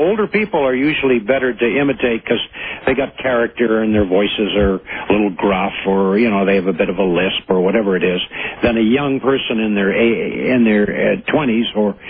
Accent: Canada; I'm a Canadian.

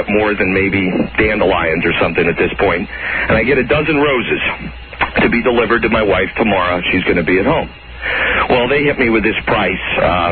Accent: West Virginia, United States; Hey, I'm from West Virginia, but remind me to steer clear of friggin' Wichita, Kansas.

